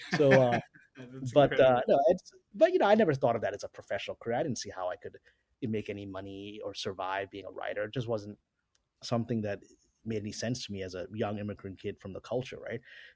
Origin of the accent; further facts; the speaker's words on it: Brooklyn, New York, United States; I grew up actually in Brooklyn in this very Orthodox Jewish neighborhood where we were one of the few Muslims living there amongst the Hasidim.